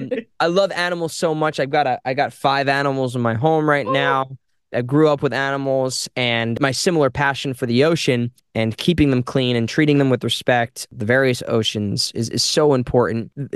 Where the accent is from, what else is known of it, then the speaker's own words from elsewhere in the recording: New Jersey, United States; also born or lived in Brooklyn; I grew up in Monmouth County. I mean, I grew up in Brooklyn for a while, and then my family moved to Monmouth County. But yeah, I love Jersey.